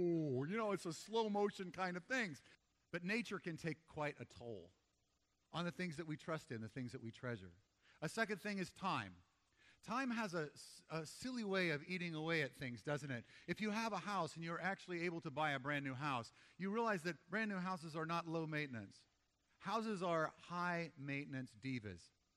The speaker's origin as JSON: {"language": "English", "town": "Memphis", "region": "Tennessee", "country": "United States", "tie": "born or raised there", "said": "But I grew up in Memphis, Tennessee part of the time, and we had tornadoes regularly."}